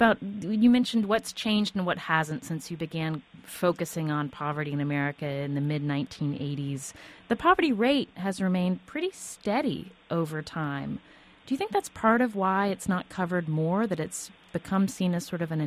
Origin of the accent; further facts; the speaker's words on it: West Virginia, United States; I'm from West Virginia